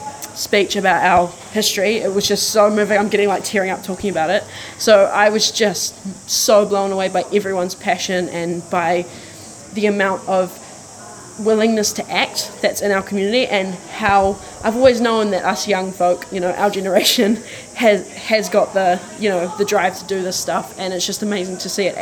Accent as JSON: {"language": "English", "town": "Dargaville", "region": "Northland", "country": "New Zealand", "lives_now": "Auckland, New Zealand", "said": "obviously. I come from Dargaville, Northland, but I am working for Rainbow Youth right now in Auckland"}